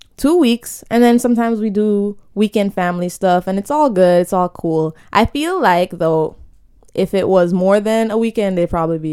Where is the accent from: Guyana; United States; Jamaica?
Jamaica; And then you have my family. We're from Jamaica.